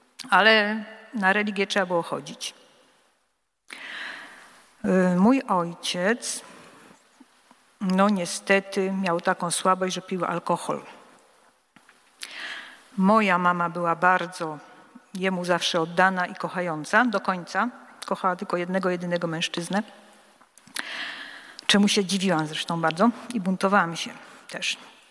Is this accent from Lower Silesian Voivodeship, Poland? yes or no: yes; Wrocław, Lower Silesian Voivodeship, Poland; ja się urodziłam we Wrocławiu. Niedaleko stąd mieszkałam, na pięknej ulicy Jarzębinowej, w takim domu specyficznym.